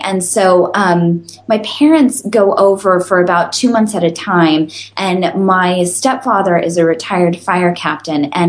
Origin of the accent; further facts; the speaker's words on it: Santa Cruz, California, United States; I was born and raised in Santa Cruz.